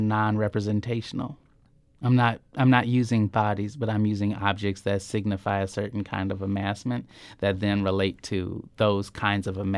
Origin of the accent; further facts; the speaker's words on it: Norfolk, Nebraska, United States; And I grew up in Norfolk, Nebraska, with my all-white family. You know, in Norfolk, Nebraska, in a very small town.